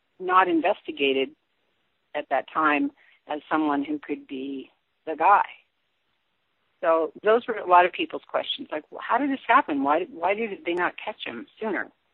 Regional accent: Sacramento, California, United States; born there; I was born in California, Sacramento, and Vallejo and different areas, Napa.

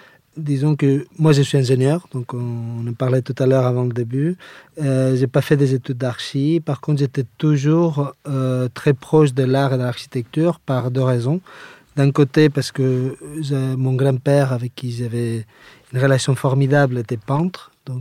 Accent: Valence, Auvergne-Rhône-Alpes, France; Pas loin de Valence.

